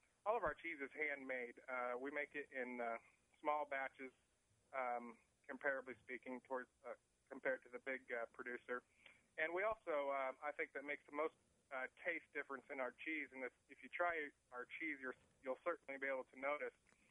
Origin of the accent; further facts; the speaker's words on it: Pella, Iowa, United States; No, we're born and raised in Pella, and had to move out a little ways from the city to start our dairy operation, which actually gave us an Oskaloosa address. So we're proud Pella natives, but live by Oskaloosa.